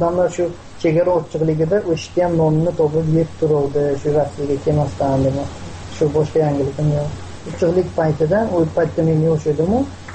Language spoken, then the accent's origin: Uzbek; Isfara, Sughd, Tajikistan; Tojikiston davlatidan, Isfara shahridan, Isfara rayonida.